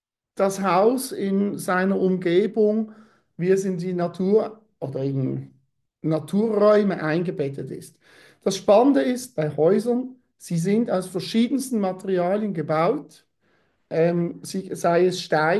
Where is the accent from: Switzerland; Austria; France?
France; Grand Est; oder natürlich die Gegend, wo ich herkomme, aus dem Sundgau, wo das Elsass auch dazugehört, ist diese Riegelbauweise